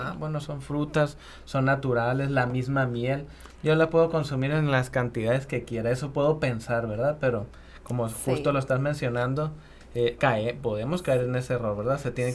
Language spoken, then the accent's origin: Spanish; Mexico; a mí me encantan las tortillas, como buen mexicano.